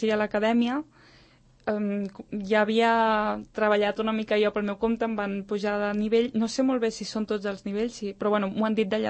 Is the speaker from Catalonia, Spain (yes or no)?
no; Lumbreras de Cameros, La Rioja, Spain; Però generalment ho faig molt a La Rioja, al meu poble, que es diu Lumbreras de Cameros.